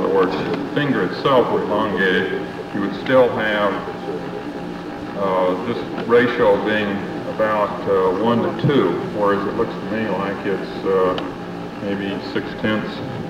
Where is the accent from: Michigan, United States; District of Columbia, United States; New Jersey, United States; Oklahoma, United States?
Michigan, United States; Ypsilanti; from Ypsilanti, Michigan, and I would like to ask a question of the pathologist